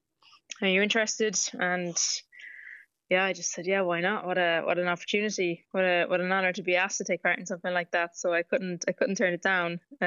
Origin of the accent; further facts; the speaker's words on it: Balla, Connacht, Ireland; moved away as an adult; now in Dubai, United Arab Emirates; So I'm from Baal, just outside Castlebar in Mayo. And I just moved over to Dubai when I was finished college